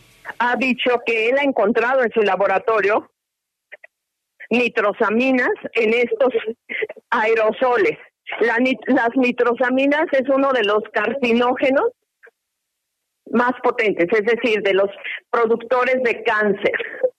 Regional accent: Mexico; ahorita por las condiciones que tenemos en mi país

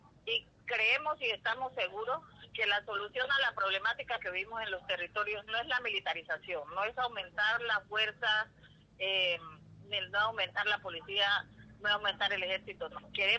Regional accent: Colombia; ese derecho principal y fundamental que tenemos como seres humanos, como colombianos.

